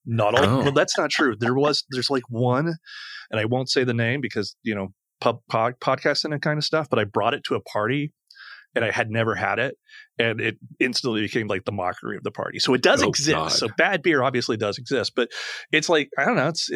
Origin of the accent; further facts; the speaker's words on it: Illinois, United States; See, I'm from Central Illinois and it's like McDonald's is like